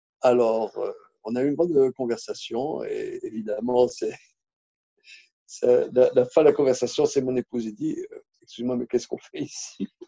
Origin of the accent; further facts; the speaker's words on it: France; born there; Moi, mes parents, c'est des juifs polacs. Bon, je suis né en France, d'accord. C'est un juif français. OK. Et quelque part, c'est indécrottable. Je suis un juif polonais.